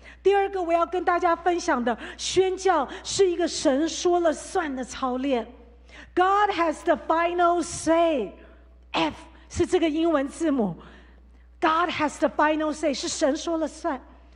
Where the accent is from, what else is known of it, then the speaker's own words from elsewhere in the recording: Taiwan; 你知道吗，弟兄姐妹，我是台湾土生土长的，我不是不爱那块土地